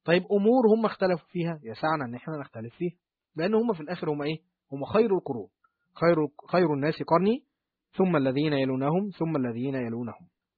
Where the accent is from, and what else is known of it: Egypt